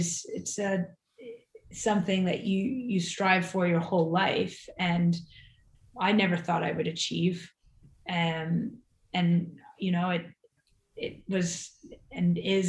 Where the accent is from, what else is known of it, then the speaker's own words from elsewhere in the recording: Canada; We're Canadian. We didn't have any opportunity to see these people in person.